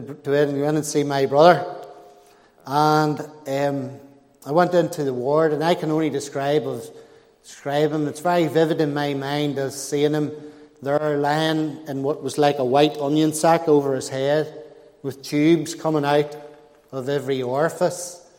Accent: Portadown, Northern Ireland, United Kingdom; I grew up in Portadown, like I say. Portadown's a bit of a troubled place.

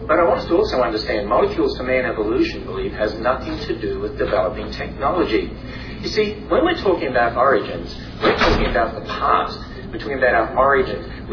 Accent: Australia; now in United States; I'm an Aussie and live over here in America, and they tell me I have an accent.

